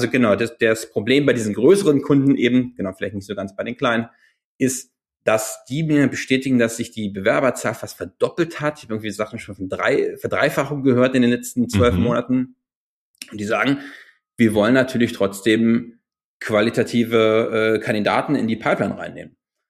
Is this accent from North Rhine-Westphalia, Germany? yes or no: no; Berlin, Germany; now in New York, United States; wohne aktuell in New York. Ich bin eigentlich aus Berlin.